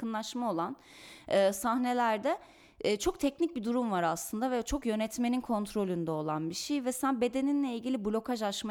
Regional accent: Istanbul, Turkey; Ya ben İstanbul'da doğdum büyüdüm

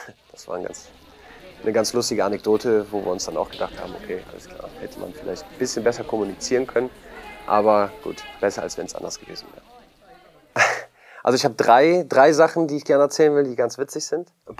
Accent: Germany; als Deutsche sind wir ja immer sehr zurückhaltend und sehr vorsichtig

